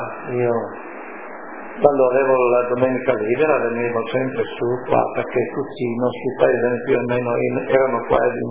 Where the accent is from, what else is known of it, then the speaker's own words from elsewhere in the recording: France; also born or lived in Italy; come che sono cresciuto in Francia in modo diverso, a me il modo italiano non lo trovavo giusto